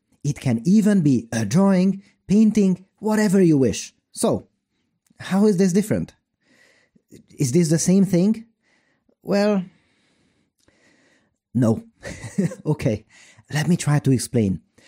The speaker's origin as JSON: {"language": "English", "region": "Budapest", "country": "Hungary", "tie": "born or raised there", "lives_now": "Pécs, Hungary", "said": "I grew up in Budapest, and now I live in southern Hungary in a different, beautiful city called Pécs."}